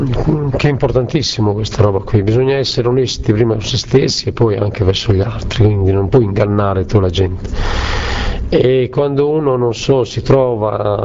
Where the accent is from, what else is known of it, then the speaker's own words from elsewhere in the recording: Sardinia, Italy; perché la Sardegna la conosco, ma appartiene, io sono sardo, conosco bene quella realtà, per esempio agropastorale